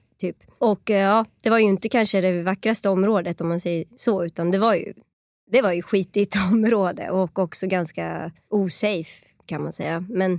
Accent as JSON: {"language": "Swedish", "country": "Iran", "said": "Alltså där jag kommer ifrån är det liksom, det är som att mörda någon kan man säga. Alltså iranska liksom, ja."}